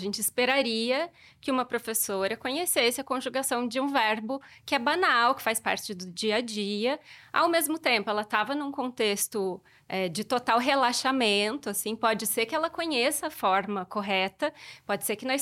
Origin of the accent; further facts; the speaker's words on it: Minas Gerais, Brazil; accent: caipira; Eu sou do sul de Minas, então eu falava de um jeito bem cantado, o R retroflexo muito forte, né, que é o R caipira.